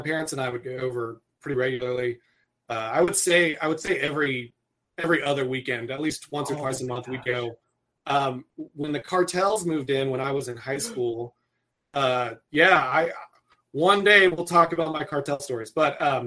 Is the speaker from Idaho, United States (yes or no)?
no; Del Rio, Texas, United States; I was born and raised in Del Rio, Texas. It is a relatively small, it's I don't know, to Texas small is like, there's 10 people that live here. So it's got like 10,000, 15,000 people. And it's like 3 miles from the Mexico border.